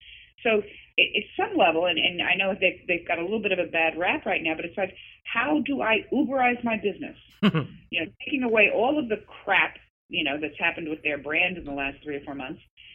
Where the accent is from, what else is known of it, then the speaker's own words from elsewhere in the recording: New York, United States; and as a New Yorker, I really resonated with it